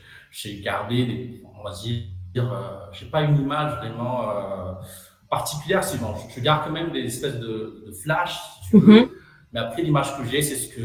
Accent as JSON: {"language": "French", "country": "Madagascar", "tie": "born or raised there", "also_born_or_lived": "France", "said": "Donc je suis né et j'habite à Madagascar. J'ai fait ma scolarité ici. Et ensuite, après le bac, je suis parti en France."}